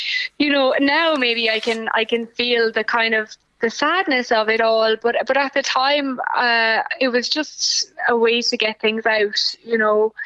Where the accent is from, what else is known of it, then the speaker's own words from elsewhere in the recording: Lismore, Munster, Ireland; now in Cork, Ireland; I was raised in Lismore, living in Cork City now.